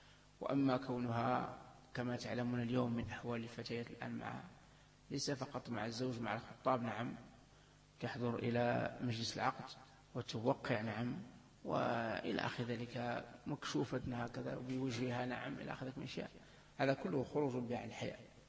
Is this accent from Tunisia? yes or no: no; Algeria; عندنا في الجزائر